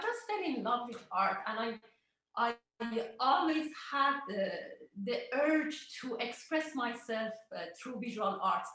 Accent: Iran; English is a second language; now in Canada; Yeah, I came from Iran. I was born and raised in Iran, and then I immigrated to Canada in 1986.

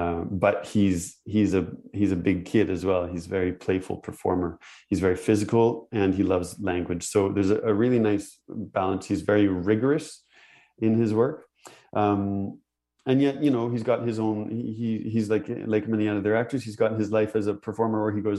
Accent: Nova Scotia, Canada; now in Montreal, Canada; I'm from Nova Scotia. I came, I've been almost 20 years.

